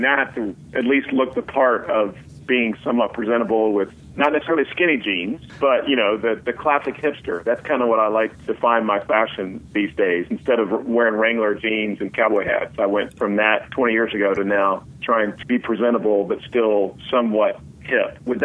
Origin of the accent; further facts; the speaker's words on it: Tulsa, Oklahoma, United States; I grew up outside of Tulsa in Oklahoma and was in church Sunday morning, Sunday night, Wednesday night.